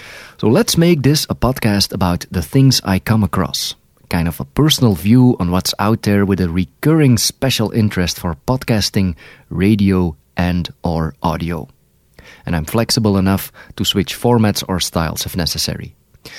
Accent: Netherlands; first language Dutch; English is a second language; Now, this was all in Dutch, my native language, as you can tell from my heavy accent.

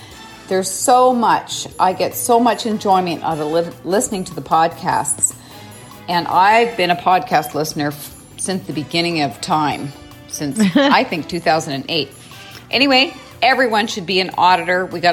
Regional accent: Ontario, Canada; from Ontario, Canada

